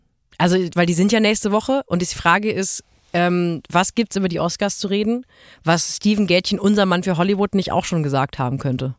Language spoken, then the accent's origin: German; Germany; und ich bin auch Deutscher